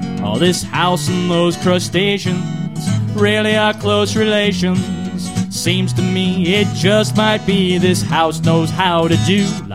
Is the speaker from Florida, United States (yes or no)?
yes; Miami, Florida, United States; I'm from Miami